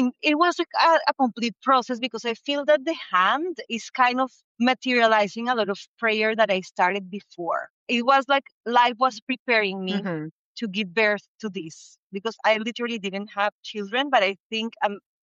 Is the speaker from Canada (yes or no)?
no; Colombia; now in United States; Also, I grew up in Colombia, which is a place where, culturally speaking, has a lot of stigma around disability, way more than in the US where I'm living right now.